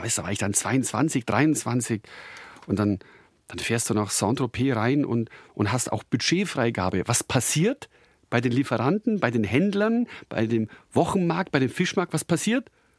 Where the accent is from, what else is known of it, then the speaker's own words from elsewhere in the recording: Füssen, Bavaria, Germany; Ich komme ja nicht aus Probstried, ich bin ja aus Füssen.